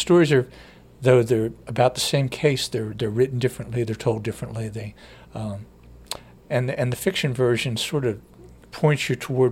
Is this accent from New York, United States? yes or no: no; Cumberland, Maryland, United States; I think when I was a kid growing up in Cumberland, Maryland, I just heard the old people talk